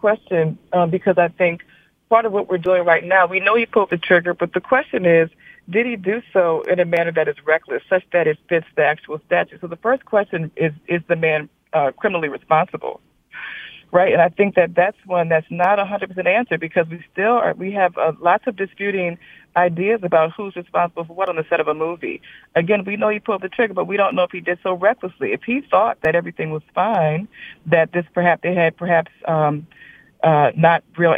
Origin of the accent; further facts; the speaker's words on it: Louisiana, United States; I grew up in South Louisiana with parents from North Louisiana who hunted regularly.